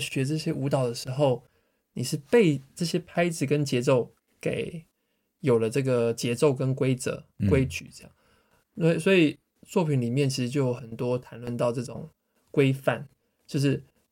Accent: Singapore; also born or lived in Hong Kong; 有没有更简单的就是说我就是新加坡人然后我在香港出生，这样 OK 吗？

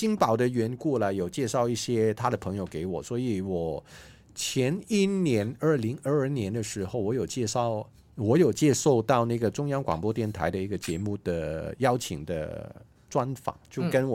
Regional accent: Hong Kong; now in Taiwan; 跟我一起 casting 的都是台湾人，只有我一个香港人

